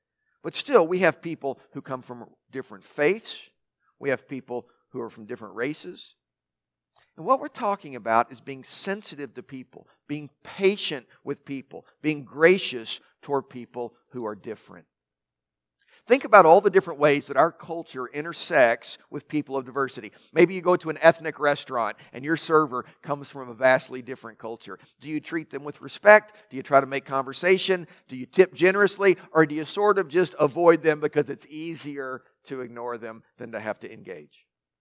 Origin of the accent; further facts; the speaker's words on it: Kentucky, United States; We're from Kentucky. English is a second language for a lot of us, right?